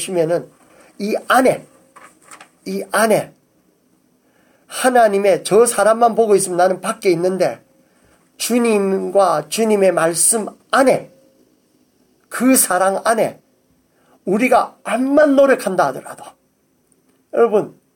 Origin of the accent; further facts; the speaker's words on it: Busan, South Korea; 제 고향 부산에서는 영도다리였습니다.